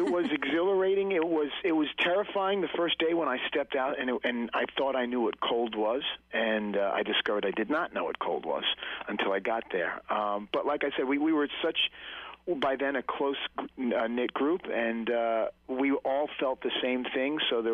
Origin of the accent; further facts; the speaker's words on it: New York City, New York, United States; I'm from New York City, so it was great to be out in nature like